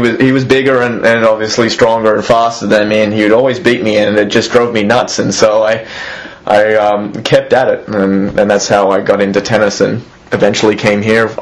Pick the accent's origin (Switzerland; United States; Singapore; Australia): Australia; Sydney, New South Wales; born there; And then we moved up the coast from there